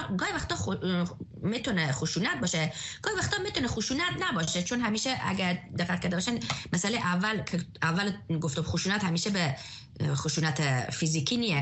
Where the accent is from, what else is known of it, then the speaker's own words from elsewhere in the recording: Afghanistan; moved away; چون من خارج از افغانستان هستم